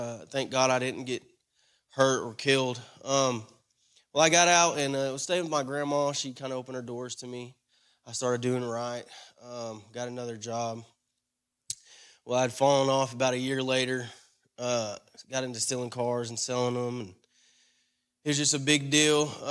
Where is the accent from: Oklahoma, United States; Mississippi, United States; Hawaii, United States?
Oklahoma, United States; Sulphur; I'm 28 years old. I'm from Sulphur, Oklahoma.